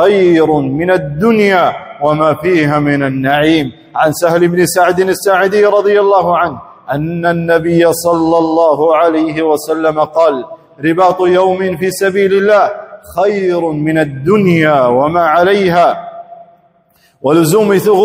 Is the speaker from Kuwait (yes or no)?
yes; Kuwait; إن هذا البلد الكريم بلدنا الكويت